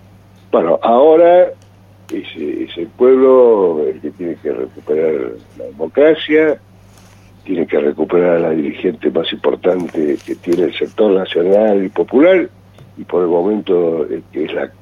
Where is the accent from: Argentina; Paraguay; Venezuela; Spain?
Argentina; somos los argentinos